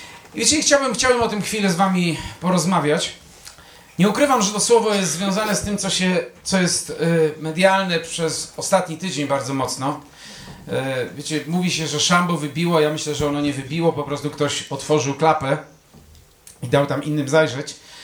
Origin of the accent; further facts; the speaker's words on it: Elbląg, Warmian-Masurian Voivodeship, Poland; born there; urodziłem się w rodzinie polskiej. Pierwszy język to był polski. Urodziłem się w Elblągu, mieście w Polsce.